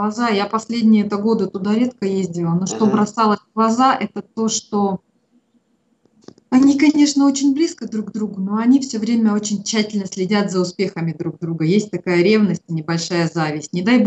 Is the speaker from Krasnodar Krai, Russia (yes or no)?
no; Irkutsk, Irkutsk Oblast, Russia; moved away as an adult; also born or lived in Moscow; now in United States; Я родилась в Иркутске, первые 20 лет жизни там жила, а потом уже до переезда в Америку мы жили в Москве.